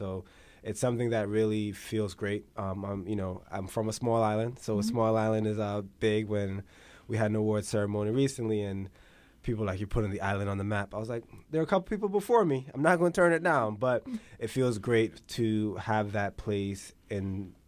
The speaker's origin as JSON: {"language": "English", "town": "Brooklyn", "region": "New York", "country": "United States", "tie": "born or raised there", "also_born_or_lived": "Saint Vincent and the Grenadines", "said": "I was born in St. Vincent and the Grenadines, grew up in Brownsville, Brooklyn, and was raised as a Rastafarian and still a Rastafarian."}